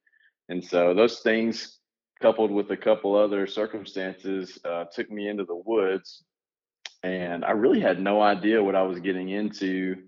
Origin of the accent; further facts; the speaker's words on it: Texas, United States; Well, so, I mean, I grew up in East Texas. My family moved a ton.